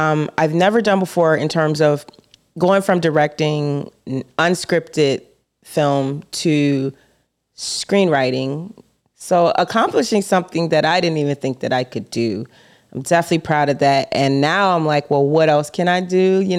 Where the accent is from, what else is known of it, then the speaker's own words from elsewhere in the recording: Florida, United States; this feels very familiar because I grew up in Florida originally, and I was a big, big, big fan of like 90s dance music